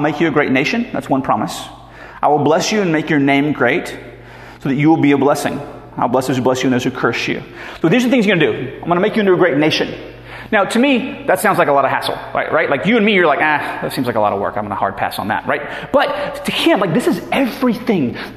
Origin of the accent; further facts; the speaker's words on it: Dothan, Alabama, United States; also born or lived in Birmingham, Alabama; Even when I was growing up, when I moved from Dothan, Alabama to Birmingham, Alabama, I was wearing jams that were orange and gray